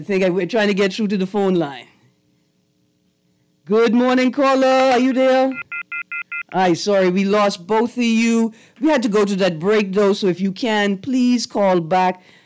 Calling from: Grand Bahama, Bahamas; We are listening from Grand Bahama.

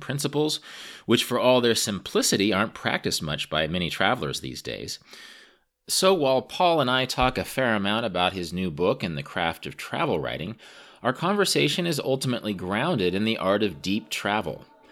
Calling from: Kansas, United States; I'm actually calling you from Kansas.

